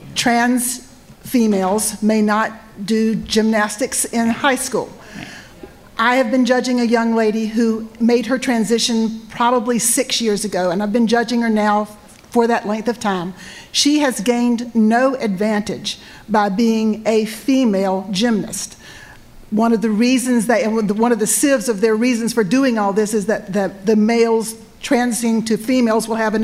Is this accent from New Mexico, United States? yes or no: no; North Carolina, United States; I'm from Eastern North Carolina. Drove 6 hours here today to get here to see you.